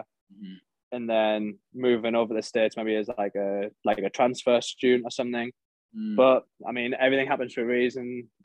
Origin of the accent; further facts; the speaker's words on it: Sunderland, North East England, United Kingdom; no, I'm from England. They're like, oh, whereabouts? And then I usually say Sunderland